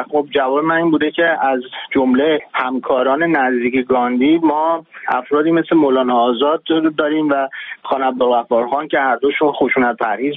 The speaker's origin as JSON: {"language": "Persian", "town": "Tehran", "region": "Tehran Province", "country": "Iran", "tie": "born or raised there", "said": "نسل خودم، نسلی است که در دوران پهلوی دوم بزرگ شده، فرض کنین در یک شهر تهرانی که تمیز بوده، کم جمعیت بوده، آلودگی هوا نبوده، آسمان آبی بوده،"}